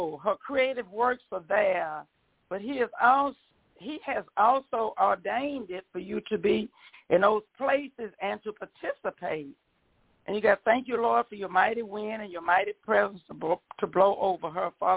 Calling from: Texas, United States; Hello, Sister Deborah. How you doing? … from Texas.

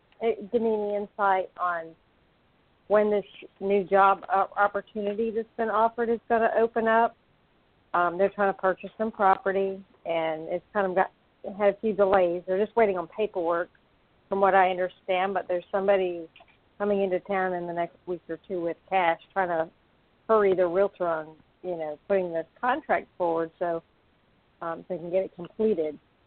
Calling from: Florida, United States; I'm calling from Florida.

